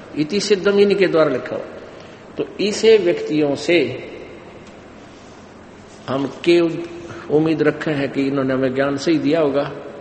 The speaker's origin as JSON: {"language": "Hindi", "town": "Dhanana", "region": "Haryana", "country": "India", "tie": "born or raised there", "said": "तो हमारे गांव है धनाणा, पहले रोहतक में था, जिला सोनीपत में"}